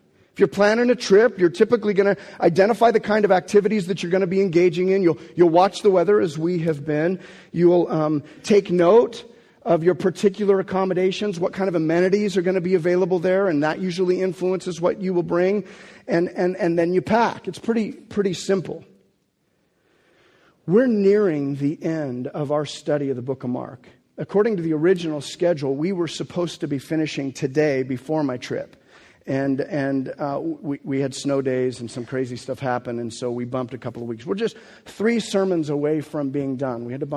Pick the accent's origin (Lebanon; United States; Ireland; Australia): Lebanon; I'm from Lebanon. I don't do dress code.